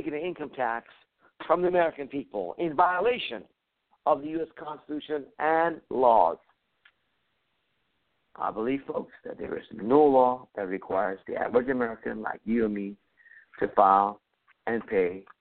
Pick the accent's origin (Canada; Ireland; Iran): Iran; now in United States; I came from Iran, folks, back in 1977.